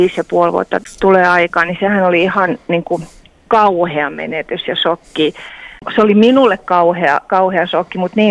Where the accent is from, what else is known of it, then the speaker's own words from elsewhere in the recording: Turku, Southwest Finland, Finland; Mä menin täällä Turussa, mä oon turkulainen.